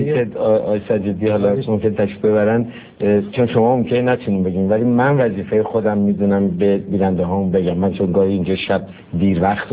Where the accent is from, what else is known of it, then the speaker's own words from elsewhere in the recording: Iran; من به سهم خودم تشکر میکنم به عنوان یک ایرانی امیدوارم هستم